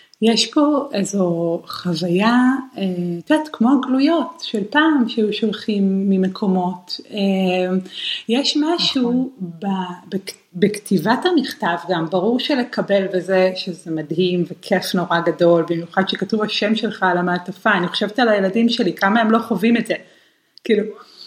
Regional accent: Jerusalem, Jerusalem District, Israel; now in Netherlands; אני מגיעה מירושלים, זה באמת הבדל מאוד מאוד מאוד גדול, גם זה מאוד מעסיק אותי זה שאני מגיעה מהרי ירושלים והגעתי לשפלה כאן בהולנד

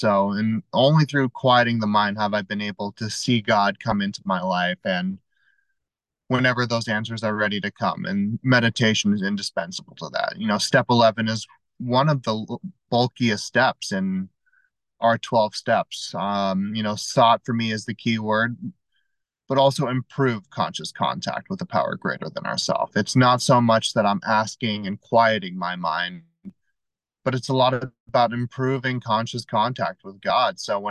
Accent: Los Angeles, California, United States; born there; I was born in Los Angeles, California, to two parents, and that's not what makes me an alcoholic.

